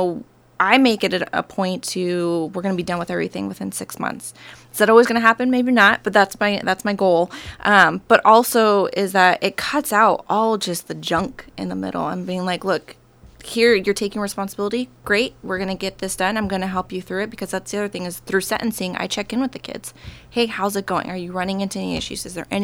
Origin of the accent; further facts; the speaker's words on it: Anchorage, Alaska, United States; My husband and I, we moved here in the beginning of June. We're from Anchorage.